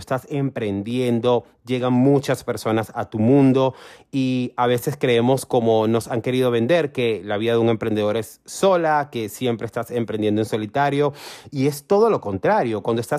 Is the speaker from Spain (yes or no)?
no; Venezuela; ¿eres venezolano? Sí. Soy venezolano. Y lo segundo es, estás en Venezuela